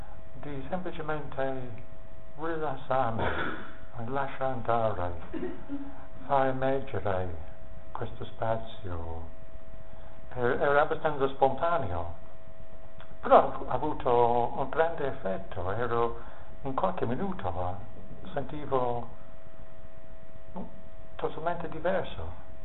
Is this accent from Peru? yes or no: no; England, United Kingdom; Italian is a second language; Però essendo un inglese ben educato non potevo semplicemente buttarlo fuori come volevo.